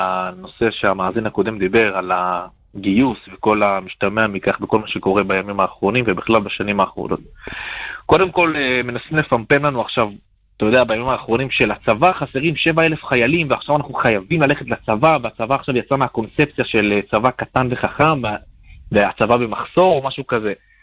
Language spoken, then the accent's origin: Hebrew; Jerusalem, Jerusalem District, Israel; אני מירושלים, אבל עדיין לא סיימתי.